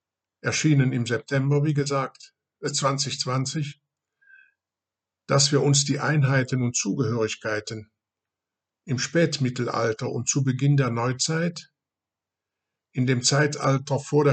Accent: Hauset, Wallonia, Belgium; er stammt gleichzeitig aus dem Ort Einaden, der ebenso wie mein Heimatort Hauset ein Ortsteil dieser Gemeinde Raren ist.

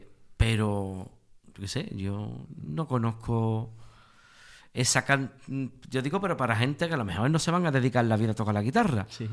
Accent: Andalusia, Spain; Claro, como el andaluz ya es andaluz, pues ya lo tengo de serie, ¿no?

